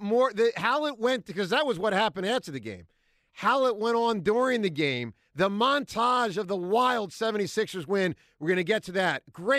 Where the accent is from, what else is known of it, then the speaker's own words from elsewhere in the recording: Philadelphia, Pennsylvania, United States; And I'm proud as a Philadelphian that he's a Sixer.